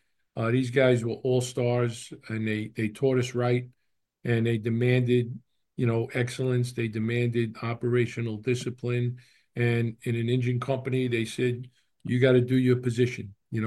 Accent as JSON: {"language": "English", "town": "Long Island", "region": "New York", "country": "United States", "said": "I was a kid from Long Island."}